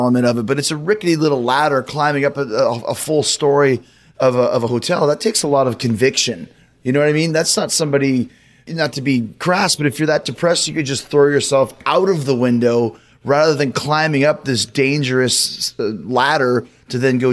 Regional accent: Canada; There used to be a guy, I grew up in Canada.

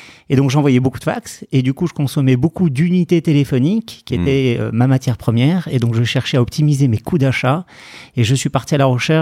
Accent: Saint-Paul-de-Vence, Provence-Alpes-Côte d'Azur, France; also born or lived in Marseille; Je suis né à Marseille. J'ai grandi dans un très joli village qui s'appelle Saint-Paul-de-Vence, dans les Alpes-Maritimes.

